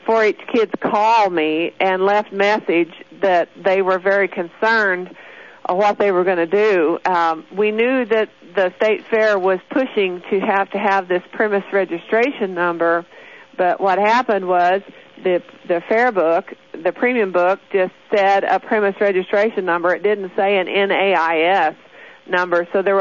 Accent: Colorado, United States; I live down in southeast Colorado. We're down there. We're the ranchers that are trying to keep the Army from taking our land.

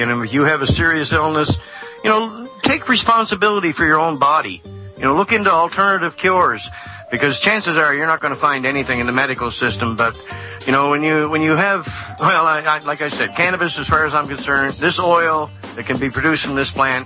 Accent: Canada; I'm from Canada, so CA.

